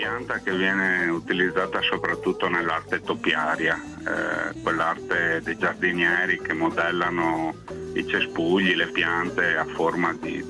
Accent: Veneto, Italy; Da buon veneto si iniziava presto anche ad aiutare, ad imbottigliare tutto quanto

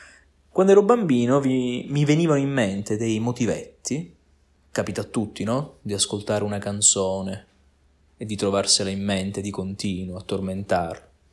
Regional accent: Palermo, Sicily, Italy; also born or lived in Rome; now in Verona, Italy; Nonostante io sia nato da tutt'altra parte, io sono palermitano, ho vissuto a Roma, adesso abito a Verona, dove svolgo un dottorato di ricerca.

